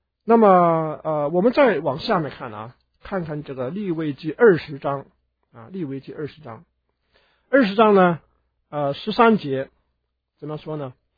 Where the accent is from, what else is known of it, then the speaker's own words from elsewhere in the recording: China; 不过我们中国人呢就加上一个情字啊，爱情就是一男一女的爱啊。